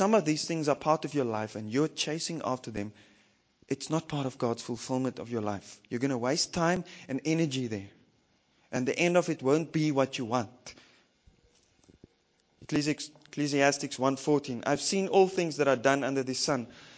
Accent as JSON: {"language": "English", "town": "Windhoek", "region": "Khomas", "country": "Namibia", "said": "I'm from Windhoek."}